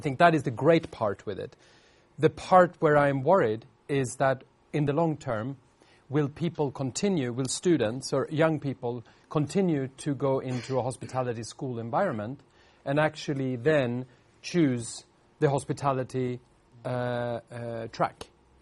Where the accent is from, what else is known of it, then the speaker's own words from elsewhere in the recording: Sweden; English is a second language; moved away; So I came from Sweden. That's very far away. And I wanted to travel.